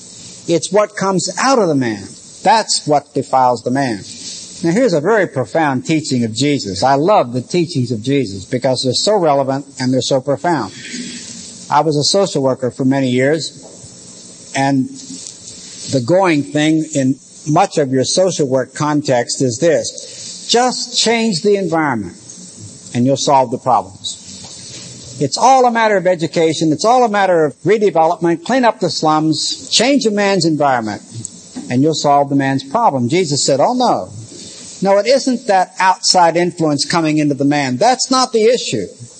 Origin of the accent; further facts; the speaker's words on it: Pennsylvania, United States; The little church I grew up in Western Pennsylvania had a little blue book.